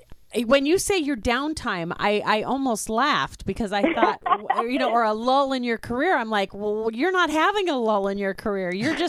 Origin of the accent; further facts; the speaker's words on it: San Diego, California, United States; Well, I am from San Diego, and it is a border town, and it is in the south.